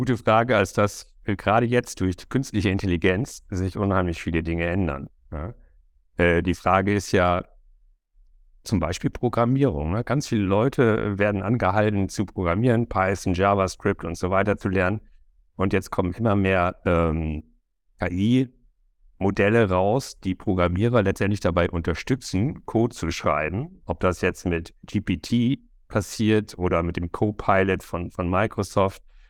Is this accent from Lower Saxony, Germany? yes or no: yes; Vechta, Lower Saxony, Germany; ich komme aus der Gegend von Südoldenburg, Vechtal, vielleicht ein Begriff. Das ist viel bekannt als der sogenannte Schweinegürtel.